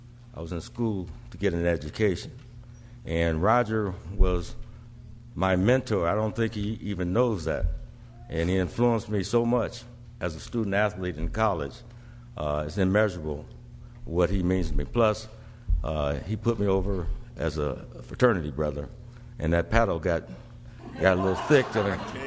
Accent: Omaha, Nebraska, United States; they vividly remember how we grew up in South Omaha as a melting pot community

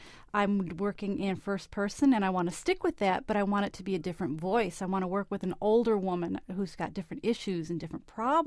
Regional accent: Michigan, United States; And I have also since moved back to my hometown in Michigan, where it's also a little more accepted there anyway.

